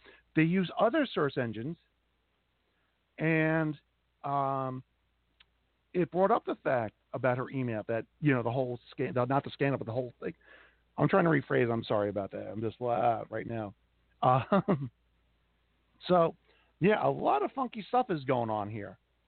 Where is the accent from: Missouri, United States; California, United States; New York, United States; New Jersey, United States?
New York, United States; I mean, I'm a New Yorker. I remember when she was senator in New York, and she did shit.